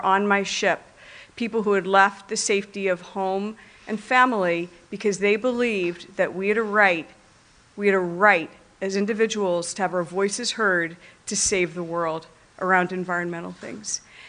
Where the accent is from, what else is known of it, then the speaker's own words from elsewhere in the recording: District of Columbia, United States; I grew up outside of Washington, D.C.